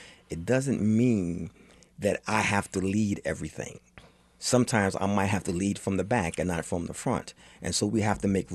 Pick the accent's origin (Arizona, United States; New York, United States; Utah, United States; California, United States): New York, United States; New York City; I grew up in the Bronx, New York. And as soon as school was out, my brother and I were shipped to the northeastern part of North Carolina